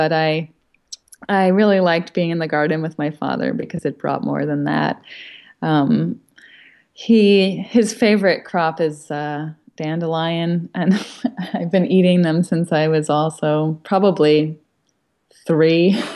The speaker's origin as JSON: {"language": "English", "region": "New York", "country": "United States", "tie": "born or raised there", "said": "I grew up on Long Island, yes, and on Long Island, my father had many friends because he's a big talker"}